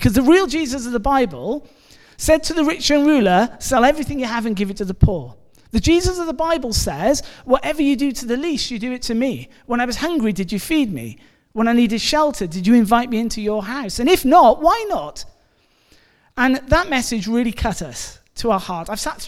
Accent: Blaenau Gwent, Wales, United Kingdom; I was born and brought up in Blaenau Gwent

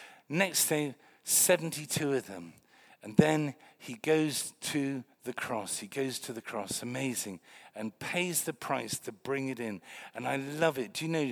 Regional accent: England, United Kingdom; I thought it was English because I'm English.

